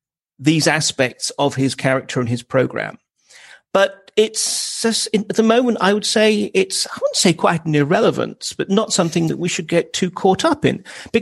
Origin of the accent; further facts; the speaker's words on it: United Kingdom; I'm sorry, as a Brit speaking to an American, but makes a lot more sense to me.